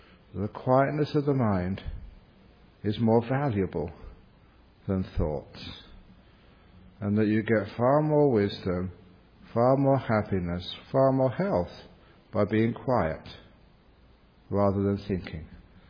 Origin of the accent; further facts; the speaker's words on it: England, United Kingdom; I said, I'm not crazy, I'm just English.